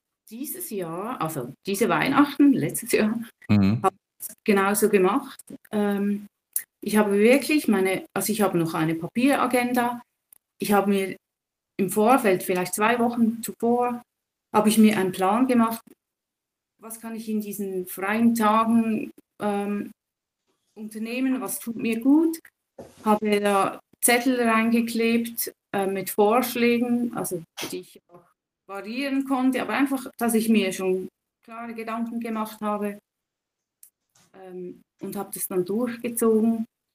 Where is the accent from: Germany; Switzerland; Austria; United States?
Switzerland; Das kann man bei uns in der Schweiz, also ich weiß nicht, ob das in jedem Kanton geht